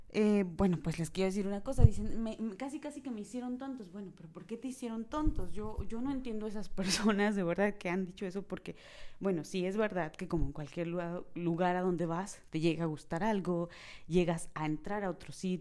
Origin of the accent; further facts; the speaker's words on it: Mexico; now in Dubai, United Arab Emirates; me pueden encontrar como mexicana en Dubái